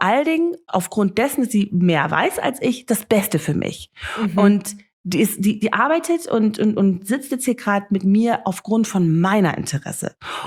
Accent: Namibia; first language German/English; German is a second language; ich komme natürlich aus Namibia, also ich bin jetzt Deutsch, ist jetzt natürlich ist nicht so wirklich meine erste Sprache, ist gemeinsam mit Englisch, also ich bin wirklich zweisprachig komplett.

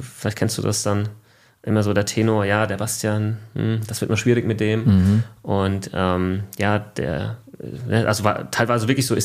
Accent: Aschaffenburg, Bavaria, Germany; accent: Lower Franconian; ich komme aus Unterfranken, ja, wo man das R ein wenig rollt. Aschaffenburg, da komme ich ganz ursprünglich her, bin ich geboren, habe ich auch Ausbildung gemacht, habe ich auch studiert, also bin eigentlich nie rausgekommen.

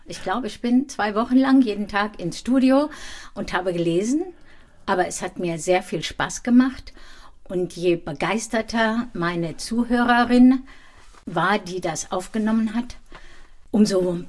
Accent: Dinslaken, North Rhine-Westphalia, Germany; born there; in Dinslaken, da wo ich geboren bin.

